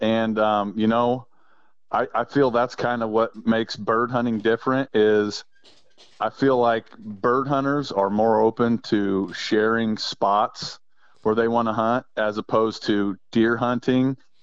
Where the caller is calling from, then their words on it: Trenton, Illinois, United States; I'm actually in Trenton, Illinois. We're about 30, 35 minutes to the ea